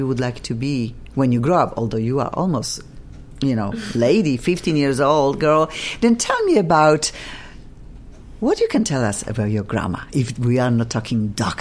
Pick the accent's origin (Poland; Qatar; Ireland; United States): Poland; Gosh, I am from Poland. I love it here too.